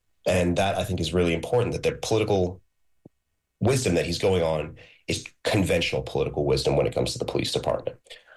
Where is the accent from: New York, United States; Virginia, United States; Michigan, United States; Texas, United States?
New York, United States; New York City; I'm saying this as a New Yorker, someone who's born and raised here